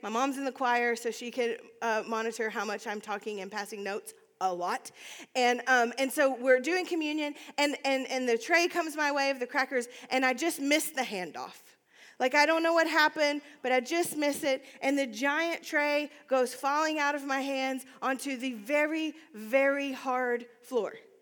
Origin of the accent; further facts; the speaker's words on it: the South, United States; we're from the South, we're really good at pretending.